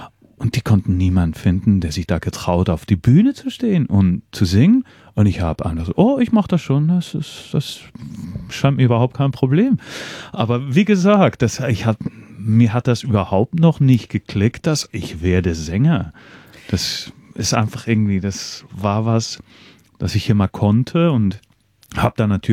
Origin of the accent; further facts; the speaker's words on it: Switzerland; weil ich als Schweizer, ich hatte schon ein bisschen in Europa rumgereist